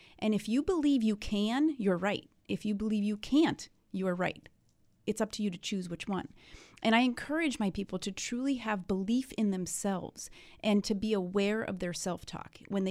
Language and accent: English; Pennsylvania, United States; now in Buffalo, United States; So I'm not from this area originally. I'm from Pennsylvania.